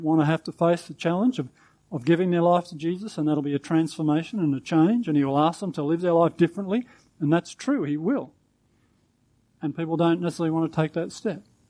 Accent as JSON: {"language": "English", "country": "Australia", "said": "So in a sense, yeah, I'm an Aussie"}